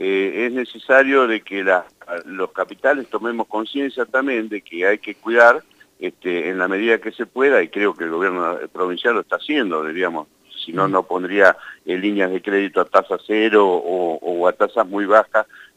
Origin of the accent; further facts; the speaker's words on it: La Pampa, Argentina; lo podamos tener nosotros como pampeanos, como argentinos